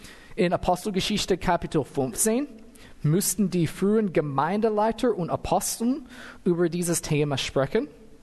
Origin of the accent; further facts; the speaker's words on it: United States; also ich bin Amerikaner, das ist meine Heimat.